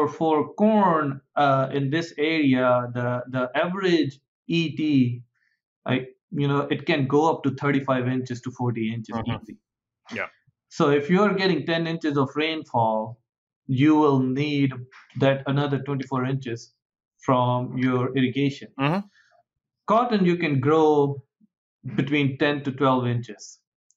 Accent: Punjab, India; English is a second language; moved away as an adult; now in United States; So I grew up in India, in a state called Punjab, and it's also called the breadbasket of India

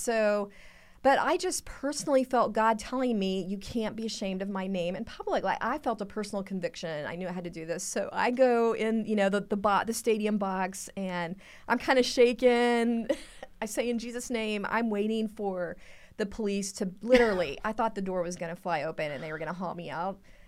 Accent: Texas, United States; Now, I grew up in Texas where, you know, football and prayer went together.

